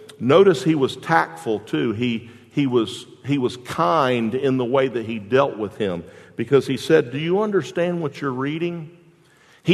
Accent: Jacksonville, Florida, United States; For me, I grew up in Jacksonville. I grew up in a single-parent home

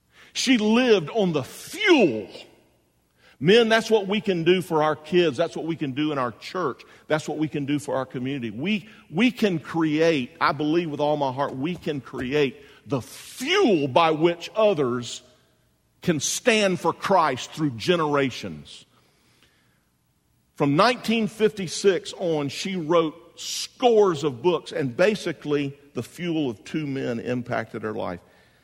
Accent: Jacksonville, Florida, United States; My mom and dad, we grew up in Jacksonville.

